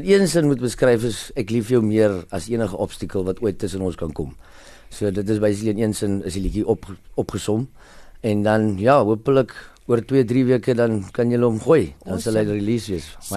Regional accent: Parow, Western Cape, South Africa; born there; ek was in Perro gebore, so toe was ek daai tyd

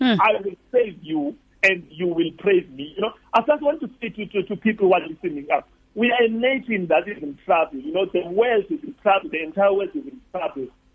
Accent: Eastern Cape, South Africa; And I'm from Eastern Cape, and I've seen Eastern Cape mainly funerals.

